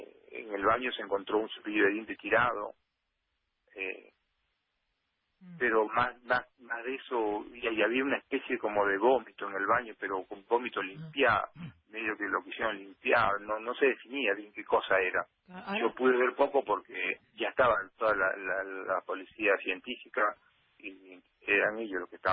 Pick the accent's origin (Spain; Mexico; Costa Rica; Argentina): Argentina; La Plata, Buenos Aires Province; Nosotros somos de La Plata, pero trabajamos en Capital.